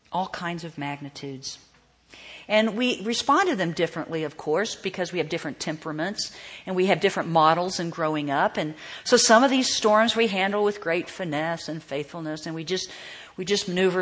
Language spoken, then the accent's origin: English; Oklahoma, United States; I grew up in Oklahoma, and as a little girl, I remember thunder boomers.